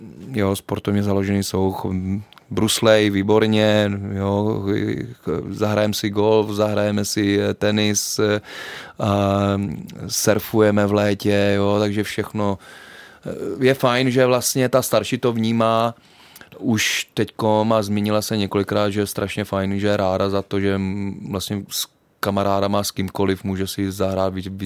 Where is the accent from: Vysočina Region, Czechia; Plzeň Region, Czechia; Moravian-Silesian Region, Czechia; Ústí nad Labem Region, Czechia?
Vysočina Region, Czechia; Třebíč; já pocházím z Třebíče